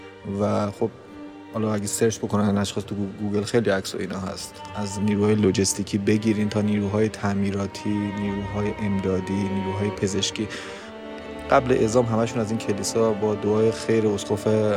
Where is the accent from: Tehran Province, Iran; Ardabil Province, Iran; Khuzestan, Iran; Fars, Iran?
Tehran Province, Iran; Tehran; کریم خان، منطقه 6، محله زیبای من. به واسطه اینکه تو این محله بزرگ شدم، زندگی کردم